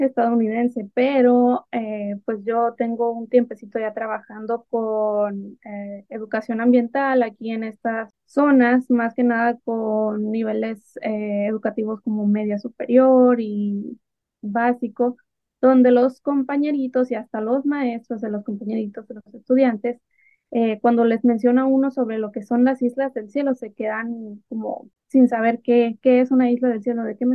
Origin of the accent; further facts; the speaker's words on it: Moctezuma, Sonora, Mexico; moctezumense de hueso colorado, dicen por aquí. Entonces yo nací y crecí aquí en Moctezuma. Entonces desde pequeñita he estado relacionada con cosas del campo por parte de mis familias, ¿no?